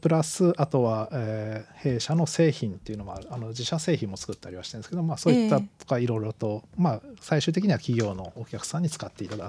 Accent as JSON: {"language": "Japanese", "region": "Chiba", "country": "Japan", "said": "私は千葉県の千葉市の出身になります。"}